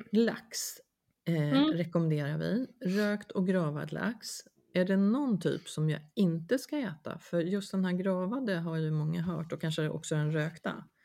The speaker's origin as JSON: {"language": "Swedish", "region": "Västra Götaland County", "country": "Sweden", "tie": "born or raised there", "said": "Jag är uppvuxen i Dalsland."}